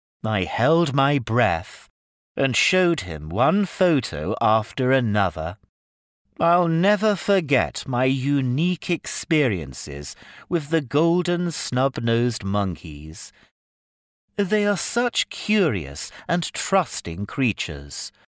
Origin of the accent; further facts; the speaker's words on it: Jiangxi, China; As I'm from Jiangxi Province, this place holds a special place in my heart.